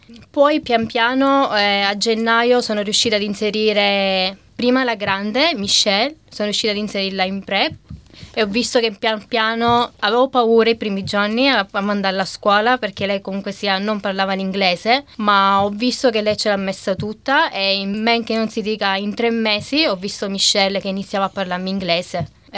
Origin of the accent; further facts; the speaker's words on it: Catania, Sicily, Italy; moved away as an adult; now in Australia; ho 31 anni e vengo da Catania.